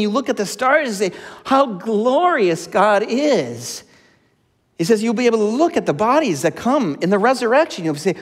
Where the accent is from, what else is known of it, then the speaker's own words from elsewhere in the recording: Blaine, Minnesota, United States; Growing up in Blaine and living in Blaine most of my life